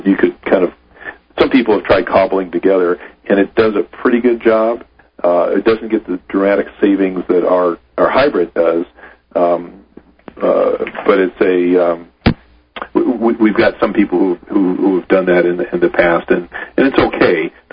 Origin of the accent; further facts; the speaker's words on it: California, United States; I grew up in California so a long time ago